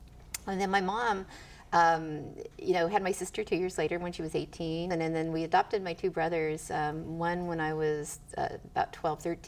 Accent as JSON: {"language": "English", "region": "California", "country": "United States", "tie": "born or raised there", "said": "With small kid time, I grew up in the Mojave Desert in California. I was there from about the time I was 11, 12, and my parents still live there, so it's a place I go back to as home."}